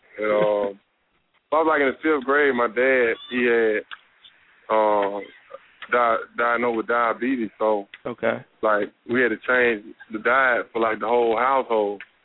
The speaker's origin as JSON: {"language": "English", "town": "Selma", "region": "Alabama", "country": "United States", "tie": "born or raised there", "said": "I enjoy giving back to my hometown. It's a very historic town of, you know, Selma."}